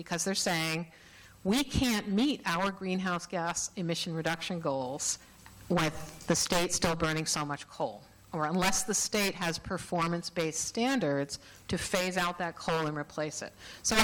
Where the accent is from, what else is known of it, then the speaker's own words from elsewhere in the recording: New York, United States; now in Minnesota, United States; I'm a Minnesotan by choice. I grew up in New York. I came here to go to graduate school, and I stayed because I like the civic engagement in this state.